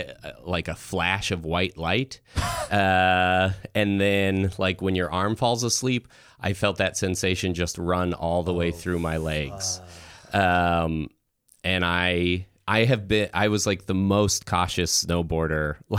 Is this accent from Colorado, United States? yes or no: yes; Idaho Springs, Colorado, United States; I'm from Colorado. I grew up in Idaho Springs, which is like 30 minutes east of Loveland ski area.